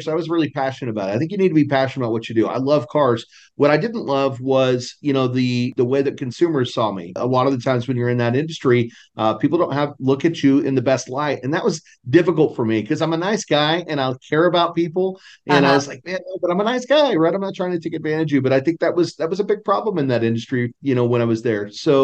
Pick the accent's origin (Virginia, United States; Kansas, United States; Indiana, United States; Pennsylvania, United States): Kansas, United States; Salina; moved away as an adult; now in Salina, Texas, United States; So I don't know if you caught, I said I live in Salina, Texas, but I'm from Salina, Kansas originally. They're spelled a little different.